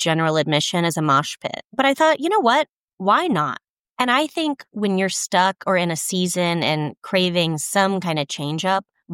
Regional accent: Texas, United States; They're from New Orleans. I'm from Texas.

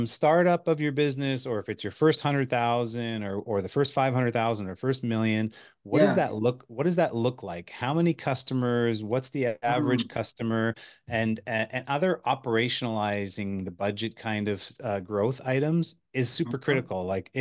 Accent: Manitoba, Canada; I'm a Canadian, born in the prairies of Manitoba, and grew up here.

